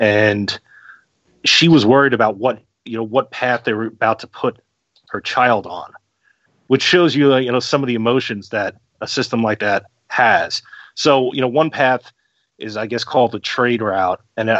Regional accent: United States; You know, to me, as an American, I came off as being very aggressive, in meetings and confrontations, because I'm used to being in that hyper competitive environment.

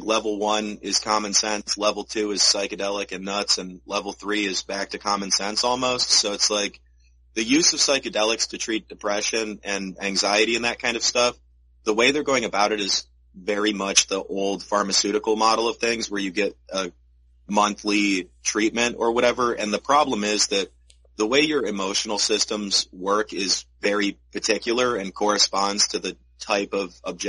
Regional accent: Ohio, United States; Like, I'm from Ohio, I'm not going to give particular coordinates exactly

